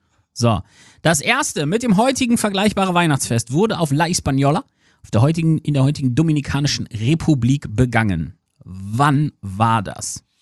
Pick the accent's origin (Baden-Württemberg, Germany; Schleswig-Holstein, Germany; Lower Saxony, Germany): Lower Saxony, Germany; Aurich; Also in Ostfriesland bei uns in Aurich war es immer der 25. abends. Da haben sich dann immer alle auf dem Dorfplatz getroffen.